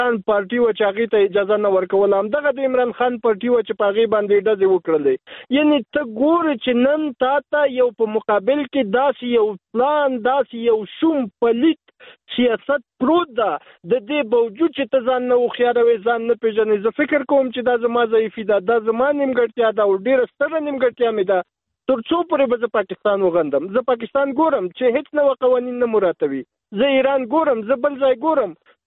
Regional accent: Afghanistan

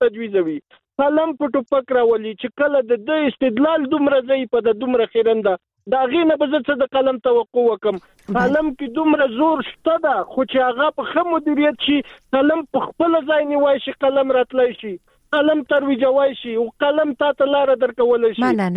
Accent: Afghanistan; زه هم افغان یم

